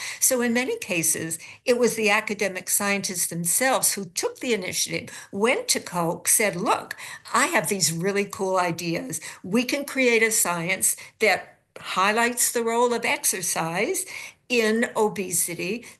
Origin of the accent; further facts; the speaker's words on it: United States; As an anthropologist, as an American, I find that so hard to accept, but it is the truth.